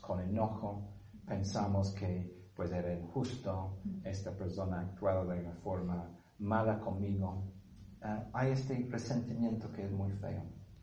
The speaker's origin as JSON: {"language": "Spanish", "region": "England", "country": "United Kingdom", "tie": "born or raised there", "second_language": "Spanish", "said": "Yo soy inglés, o más bien nací en Inglaterra."}